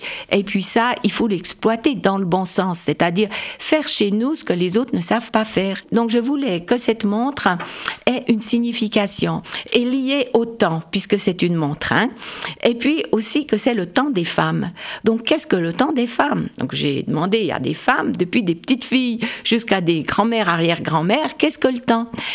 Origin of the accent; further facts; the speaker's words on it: Porrentruy, Jura, Switzerland; à Porrentruy. À 15 ans, j'ai travaillé dans le commerce de ma mère.